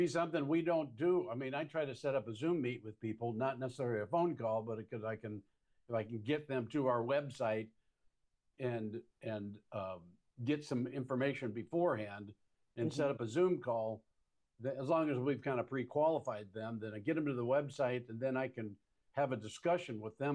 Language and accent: English; Midwest, United States; I grew up in the Midwest. I kind of talk about real things, real people, real events, not these lofty things.